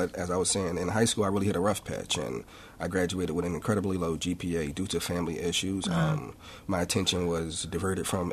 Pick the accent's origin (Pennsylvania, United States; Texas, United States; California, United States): Pennsylvania, United States; Philadelphia; So I grew up in North Philadelphia, and the neighborhood schools around me were not the best quality of schools.